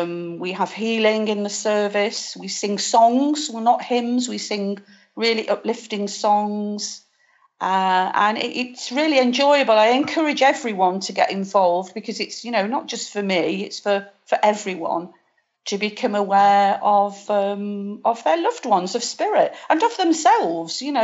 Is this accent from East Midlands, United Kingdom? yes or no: yes; Derby, East Midlands, United Kingdom; now in Spain; Well, I'm originally from England. I'm originally from a place called Derby in the middle of England.